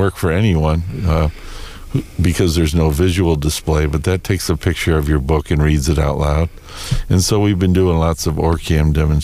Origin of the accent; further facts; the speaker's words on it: Park Ridge, Illinois, United States; we're going to be back in my hometown, Maine Township. And the Maine Township office is on Ballard Road. The address is Park Ridge, Illinois. I went to Maine West High School.